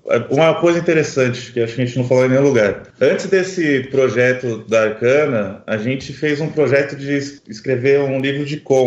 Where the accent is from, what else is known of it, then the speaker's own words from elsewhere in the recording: São Paulo, Brazil; somos de São Paulo, acho que é mais ou menos parecido.